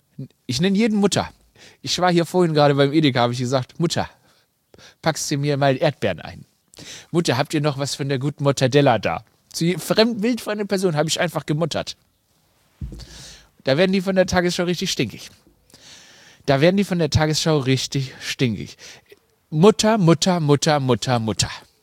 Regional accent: Germany; Ich bin Deutscher

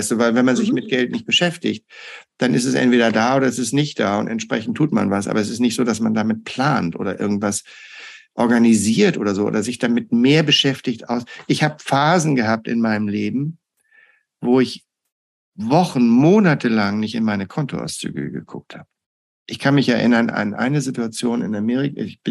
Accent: Hamburg, Germany; Also ich komme aus Hamburg

